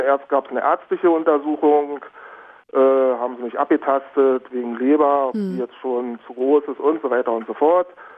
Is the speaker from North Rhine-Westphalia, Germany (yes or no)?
no; Königs Wusterhausen, Brandenburg, Germany; now in Berlin, Germany; Und ich komme ursprünglich aus Königs Wusterhausen, also in Brandenburg, also aus Brandenburg.